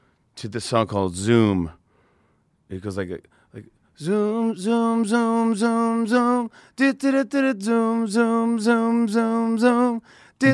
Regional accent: Saugerties, New York, United States; I grew up in Saugerties, New York, which is upstate by Kingston, Poughkeepsie, Woodstock, mm-hmm. that area.

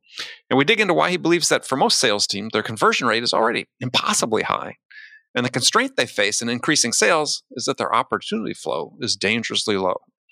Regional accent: Madison, Wisconsin, United States; not too far from my hometown of Madison.

